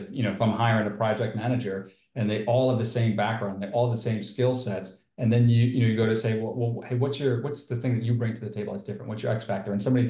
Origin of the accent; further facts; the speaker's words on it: New York, United States; moved away as an adult; I moved down from New York 20 years ago, and it was a little tough back then, but now it is fantastic.